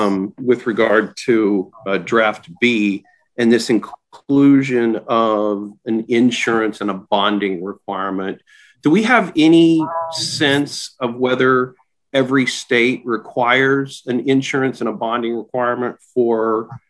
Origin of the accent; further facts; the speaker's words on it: Texas, United States; And I know that happens a lot in my home state of Texas